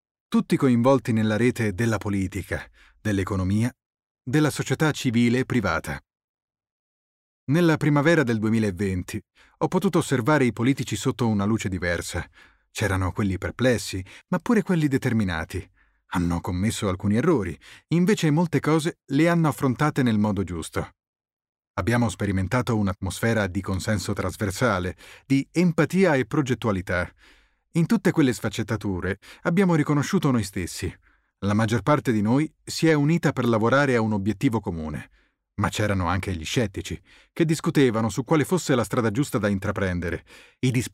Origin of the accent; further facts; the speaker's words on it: Cologne, North Rhine-Westphalia, Germany; Quando ero piccolo, veniva a Colonia quello che in dialetto chiamavamo Klutenmann, carbonaio, col suo camion pieno di briquette di carbone. Per noi bambini era una gioia immensa